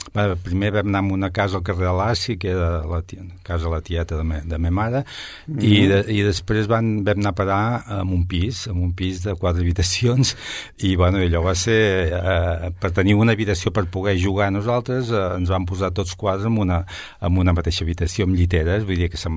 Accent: Sabadell, Catalonia, Spain; Vaig néixer a Sabadell i encara segueixo. I, bueno, jo vaig néixer a la plaça del Mercat.

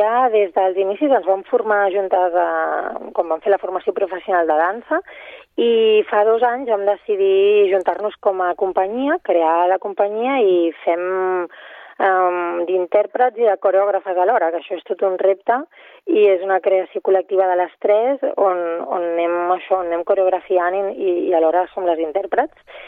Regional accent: Catalonia, Spain; que la Iris i jo som d'aquí, som catalanes.

